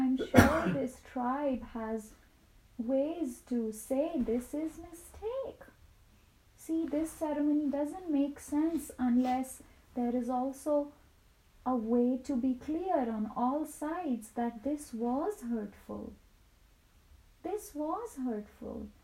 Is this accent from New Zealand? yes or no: no; India; and I come from India and we have really loving families.